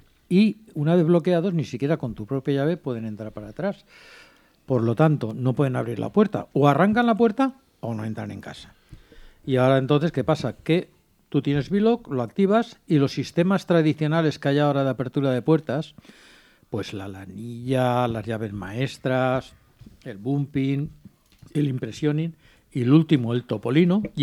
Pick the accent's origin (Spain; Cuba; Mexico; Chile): Spain; Valencia, Valencian Community; yo soy del Sorriols. Yo nací donde está el campo de fútbol de Levante.